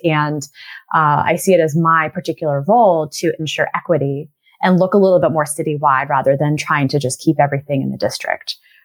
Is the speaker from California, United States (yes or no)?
yes; California, United States; moved away as an adult; So I am born and raised in the Bay Area in California. And I think the strangest part about my story is that I came out to Pennsylvania, central Pennsylvania, for college.